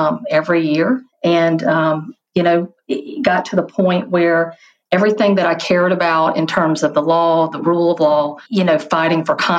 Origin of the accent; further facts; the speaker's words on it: Georgia, United States; Yeah, so I'm originally from Dodge County in Georgia, which is South Georgia